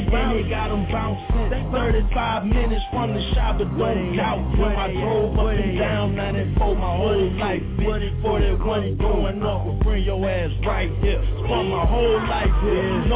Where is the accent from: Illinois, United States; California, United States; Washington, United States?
Illinois, United States; Waukegan; Born and raised here, been here since a little boy. I probably say that I'm from Waukegan, Illinois.